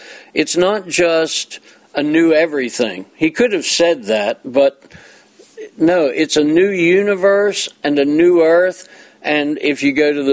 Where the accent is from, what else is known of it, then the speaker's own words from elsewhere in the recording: United States; born there; I'm an American. I was born here, and I'm so thankful.